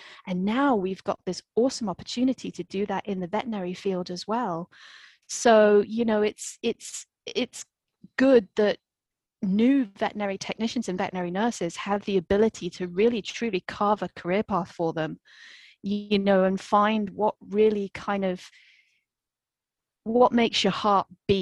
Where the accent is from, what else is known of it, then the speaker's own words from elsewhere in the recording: England, United Kingdom; So yeah, my career's taken me obviously from England. I'm an English trained veterinary nurse.